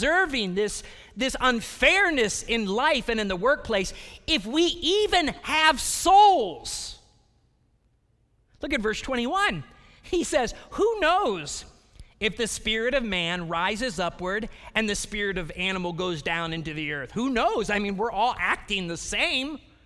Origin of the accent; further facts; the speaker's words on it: Elyria, Ohio, United States; so many people I grew up with in Elyria, North Ridgeville, Ohio, who I love a lot?